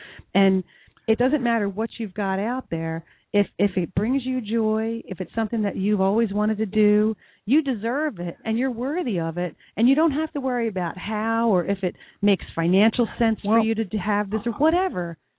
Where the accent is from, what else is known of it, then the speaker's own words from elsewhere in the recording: New Jersey, United States; We're from Jersey.